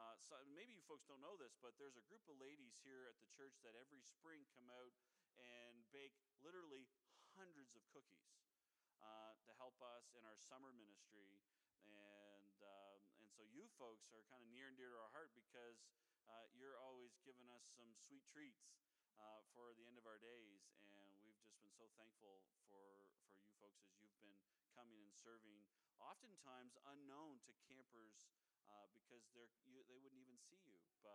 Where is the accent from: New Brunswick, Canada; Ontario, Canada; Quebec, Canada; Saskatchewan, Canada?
New Brunswick, Canada; Moncton; And my mom and dad, we grew up in Moncton, New Brunswick, and they're still there.